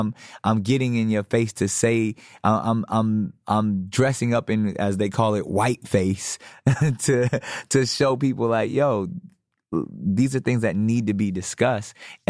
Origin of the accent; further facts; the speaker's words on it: San Diego, California, United States; the next one's going to be in my hometown of San Diego.